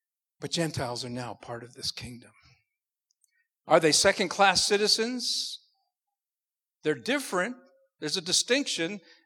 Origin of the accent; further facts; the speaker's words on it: Canada; But I think I'll stick to being a Canadian.